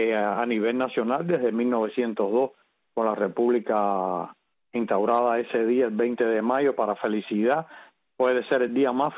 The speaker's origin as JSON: {"language": "Spanish", "town": "Santa Clara", "region": "Villa Clara", "country": "Cuba", "tie": "born or raised there", "said": "oriundo de mi pueblo, de Santa Clara, en la provincia de Las Villas."}